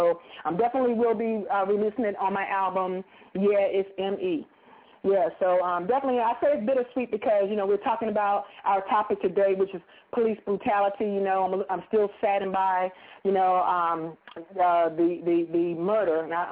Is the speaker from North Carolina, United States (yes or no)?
yes; North Carolina, United States; That means 919, that's the triangle area of North Cackalack, which is my home state, y'all.